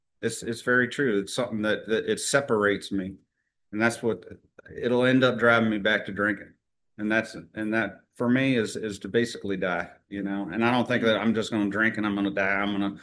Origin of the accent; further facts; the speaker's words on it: Virginia Beach, Virginia, United States; I'm actually from Virginia Beach and did most of my drinking over there.